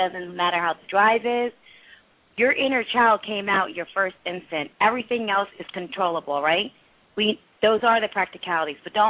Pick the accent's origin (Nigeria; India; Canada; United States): India; I'm from India. So when we go to India, our flight is actually 24 hours.